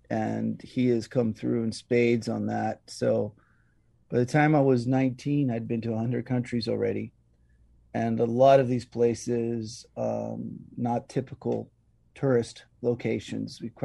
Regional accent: Hawaii, United States; And, you know, in the 70s, growing up on the Big Island, it was almost like a developing country, but I mean that in a really good way, quite rural.

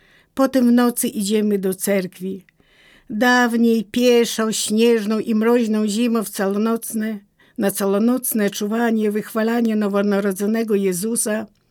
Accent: Podlaskie Voivodeship, Poland; urodziłam się w prawosławnej rodzinie na skraju Puszczy Białowieskiej, gdzie omal wszyscy byli wyznania prawosławnego.

